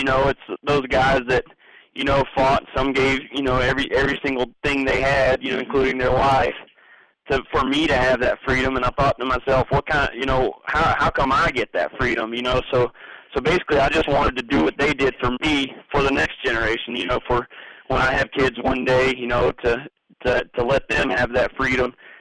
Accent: Piedmont, South Carolina, United States; Originally, I'm from Piedmont, South Carolina. It's just below Greenville, South Carolina.

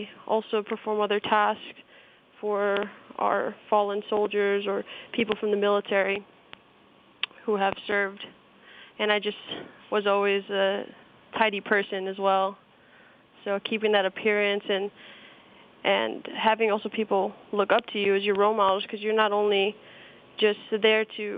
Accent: Chicago, Illinois, United States; I grew up in Chicago. However, I mean, parents being divorced, I lived in both, so... I'm from Illinois.

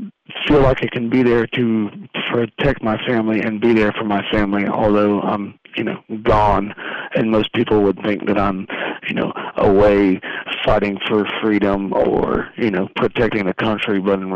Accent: Ona, West Virginia, United States; Yes, ma'am. Born and raised in Ona, actually.

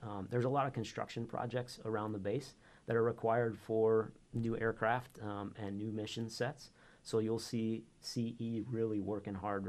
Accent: Michigan, United States; I grew up in Michigan and was fortunate enough to get a pilot training slot with the Battle Creek Air National Guard in 2002

